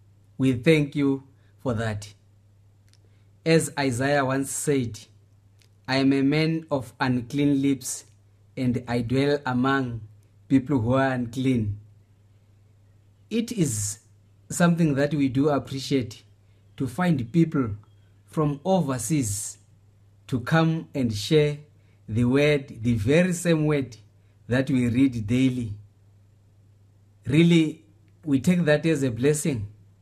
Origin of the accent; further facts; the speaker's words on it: Zimbabwe; now in South Africa; I come from Zimbabwe, but currently I'm staying in South Africa.